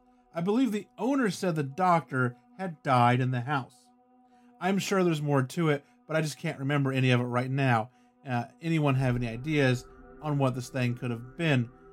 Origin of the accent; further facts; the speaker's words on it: Australia; I'm Australian.